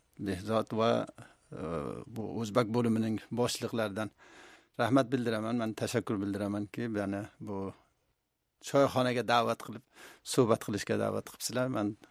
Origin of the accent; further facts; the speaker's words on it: Kunduz, Kunduz Province, Afghanistan; Afg'onistonda Qunduz shahrida 1947-yilda oktyabr oyida tug'ilganman. Va Afg'onistonda biz tug'ilgandan keyin o'sha yerda albatta yoshligimiz va yigitligimiz o'sha yerda o'tdi.